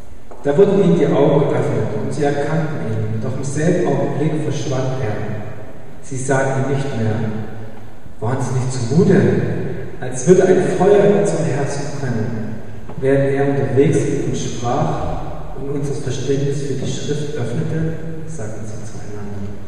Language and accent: German; Kohlersdorf, Germany; Ich komme nicht aus Bautzen, sondern aus Kohlersdorf.